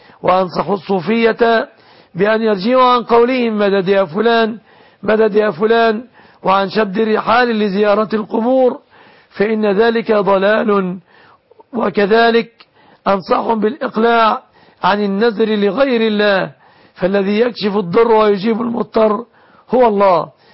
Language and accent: Arabic; Egypt; بلادنا مصر